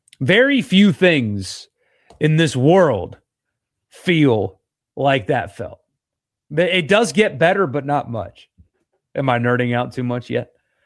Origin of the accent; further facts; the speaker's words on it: United States; Give it to me now. You know, I'm an American. I want it right now.